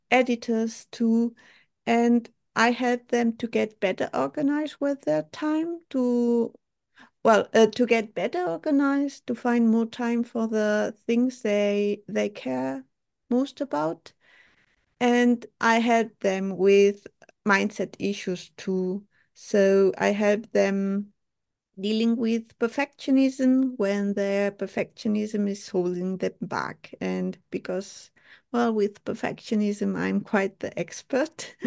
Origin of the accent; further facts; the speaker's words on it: Barcelona, Catalonia, Spain; now in Germany; I come from Barcelona, but I've been living in Germany for more than 20 years now.